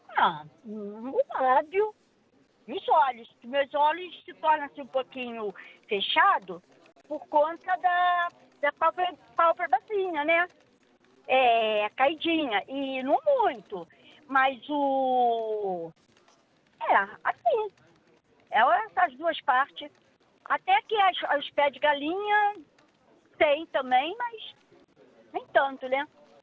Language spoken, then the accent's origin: Portuguese; Belford Roxo, Rio de Janeiro, Brazil; Eu sou de Belford Roxo, tá?